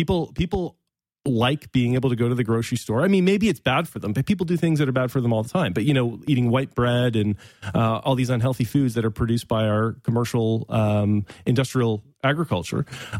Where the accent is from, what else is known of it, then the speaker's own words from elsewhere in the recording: Canada; If you look at Scandinavia, for example, or Canada, to some extent, I'm from Canada.